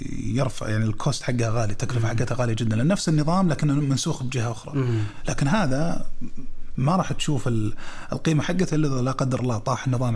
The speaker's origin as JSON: {"language": "Arabic", "country": "Saudi Arabia", "said": "عندنا في السعودية في عندنا هيئة البيانات أصدرت"}